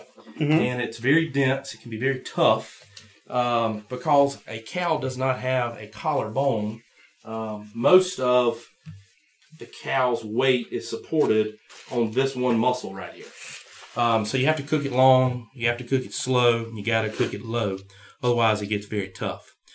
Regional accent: Union, South Carolina, United States; Well, you know, I've told you I'm from Union, and sure. I hadn't lost those Union characteristics.

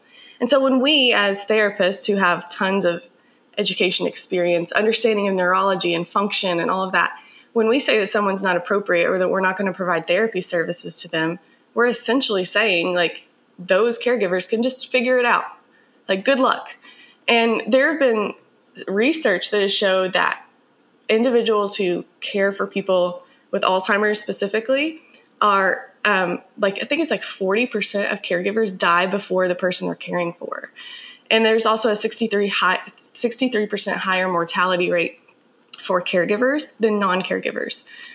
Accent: Kentucky, United States; now in Washington, United States; I'm originally from Kentucky, but I'm currently living in Washington State right now.

